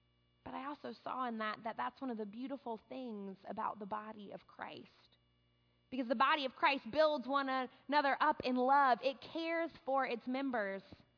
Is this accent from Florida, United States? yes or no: no; New Orleans, Louisiana, United States; Many of you know that I'm from New Orleans, and I was still in high school when Hurricane Katrina hit